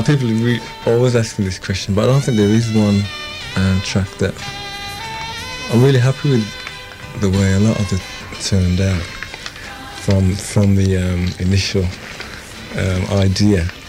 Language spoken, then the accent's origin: English; Birmingham, West Midlands, United Kingdom; I'm from Birmingham.